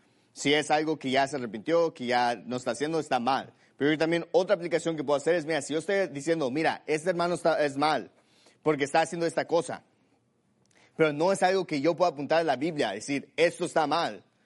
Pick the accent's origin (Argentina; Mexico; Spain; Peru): Mexico; born there; yo no prediqué el sermón porque odio a los mexicanos o porque odio a México. Es mi país natal.